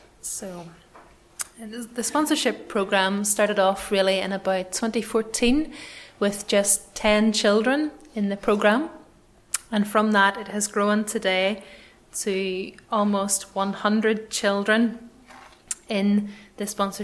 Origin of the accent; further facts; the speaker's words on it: Clogher, Northern Ireland, United Kingdom; now in London, United Kingdom; I'm from the same great country as Reverend Ferguson and Reverend Dunlop. I'm from Northern Ireland, as you can probably work out from the accent, from a little place called Clocker, although I have lived and worked in London for the past 2 years.